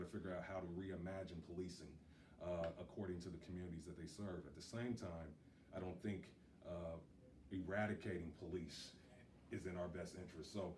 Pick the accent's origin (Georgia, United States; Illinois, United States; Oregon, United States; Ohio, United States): Ohio, United States; Middletown; I'm just honored to be with the police chief from my hometown, Middletown, Ohio